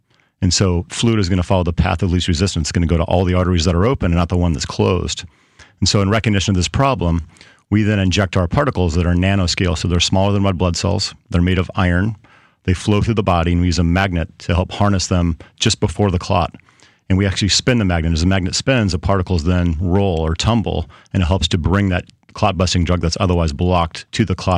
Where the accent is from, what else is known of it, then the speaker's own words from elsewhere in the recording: Kansas City, Missouri, United States; And I'm actually from Kansas City.